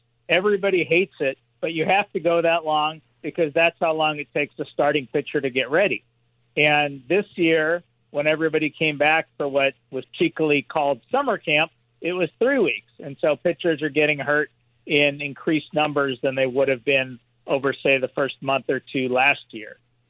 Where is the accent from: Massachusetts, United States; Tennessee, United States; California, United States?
California, United States; Los Angeles; And I can tell you from, you know, growing up in Los Angeles that the Dodgers won the World Series in 1981